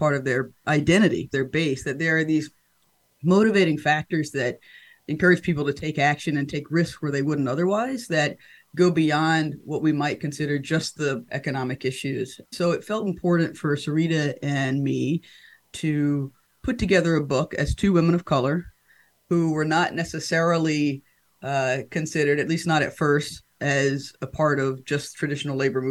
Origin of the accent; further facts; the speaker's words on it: North Carolina, United States; I'm originally from North Carolina. I did not grow up with a labor family or in like a movement kind of environment